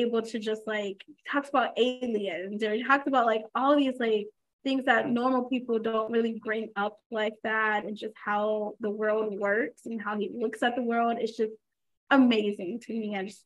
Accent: Fayetteville, Georgia, United States; Obviously, I'm from Atlanta. Well, from Fayetteville, but Atlanta, Georgia.

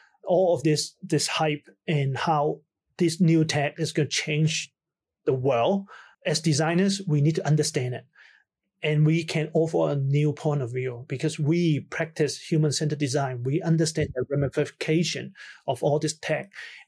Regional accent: New Zealand; So I think that's something that we as Kiwi, we should definitely get our hands dirty

